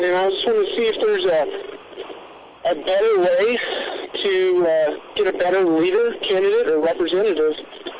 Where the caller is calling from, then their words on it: North Garden, United States; I'm calling from North Garden.